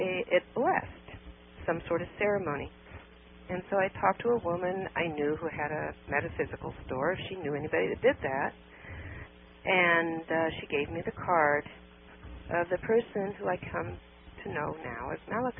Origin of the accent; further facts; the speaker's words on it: Glendale, California, United States; born there; I was born here in California in Glendale when it was this lovely, lovely area with trolley cars and no smog.